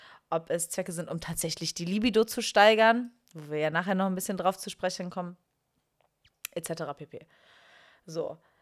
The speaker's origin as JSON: {"language": "German", "region": "Rhineland", "country": "Germany", "said": "ich komme ja aus dem Rheinland, ne"}